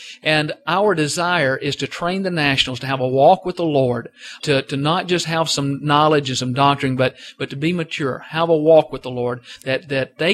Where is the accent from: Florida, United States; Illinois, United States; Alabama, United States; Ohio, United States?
Alabama, United States; Decatur; moved away as an adult; now in Merida, Mexico; Well, I'm from Decatur, Alabama. I lived there for about 30 years of my life, and we've now been missionaries for 10 years. We've actually been in Mexico for 8.